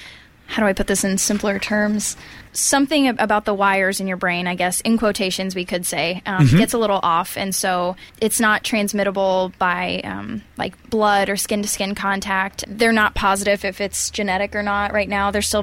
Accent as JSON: {"language": "English", "town": "Greenfield", "region": "Indiana", "country": "United States", "lives_now": "Bloomington, United States", "said": "I am in Bloomington. right now. I'm a student at Indiana University. I'm a senior this year, but I am from Greenfield, Indiana."}